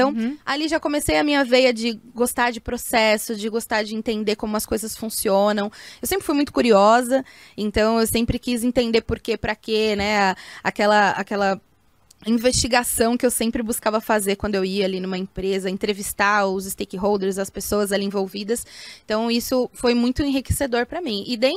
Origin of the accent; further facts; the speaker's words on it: São Paulo, Brazil; Eu sou da Zona Leste de São Paulo, então é quase uma outra cidade ali dentro de São Paulo, né?